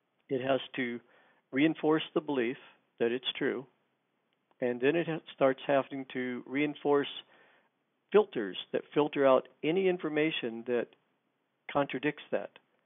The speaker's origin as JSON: {"language": "English", "region": "West Virginia", "country": "United States", "tie": "born or raised there", "said": "I remember I grew up in West by God, Virginia."}